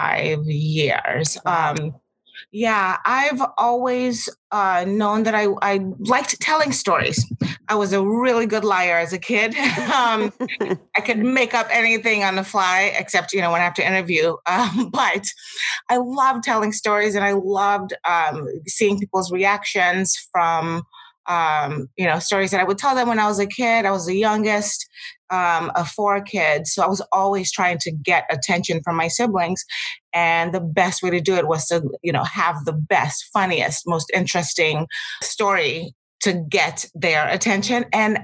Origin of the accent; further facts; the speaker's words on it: Nigeria; also born or lived in Houston, Texas / California; now in Portland, United States; Yes, I was raised in Nigeria, and I came to the States. Texas was the first American state that I lived in. I lived in Houston for a few years, moved to California